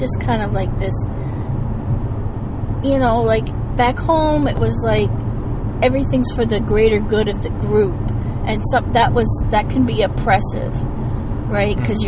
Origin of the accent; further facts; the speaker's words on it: Iowa, United States; and I said, no, I was from Iowa